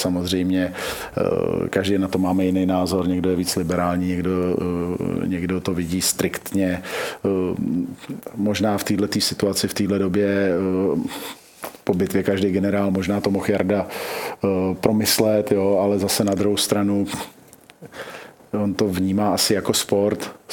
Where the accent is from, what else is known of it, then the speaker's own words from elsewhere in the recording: Litoměřice, Ústí nad Labem Region, Czechia; já jsem z Litoměřic, přišel jsem do Kladna